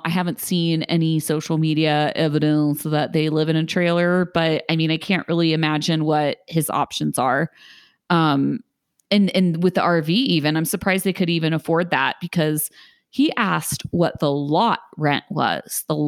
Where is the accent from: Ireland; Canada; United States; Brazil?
Brazil; I'm from Brazil.